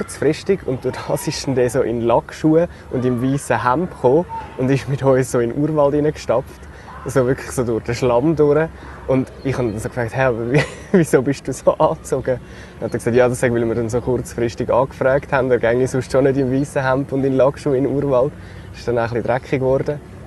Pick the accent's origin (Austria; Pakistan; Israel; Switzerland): Switzerland; wieso gehe ich als Schweizer jetzt eine Reportage machen über den Urkaffee